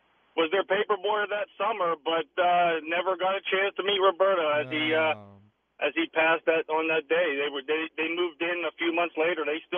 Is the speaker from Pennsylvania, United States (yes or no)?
yes; Scott Township, Pennsylvania, United States; so back in the 70s, I grew up in Scott Township, and I was a paper boy on Orchard Spring and Stancy.